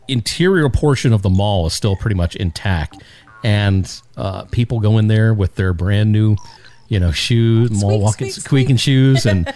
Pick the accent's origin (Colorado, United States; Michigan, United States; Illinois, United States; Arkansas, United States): Arkansas, United States; El Dorado; Did you know that in my hometown over in El Dorado, Arkansas